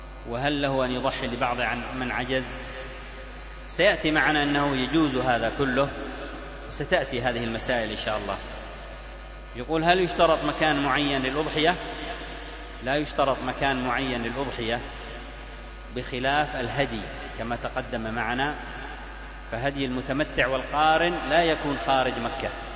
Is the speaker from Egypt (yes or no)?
no; Aden, Yemen; القوارمة مشهور حتى عندنا في عدن صار موجود